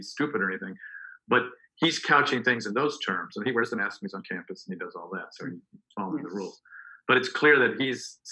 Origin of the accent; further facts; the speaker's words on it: United States; I'll say as an American, it's been extremely disappointing to see that unlike 9/11, when we came together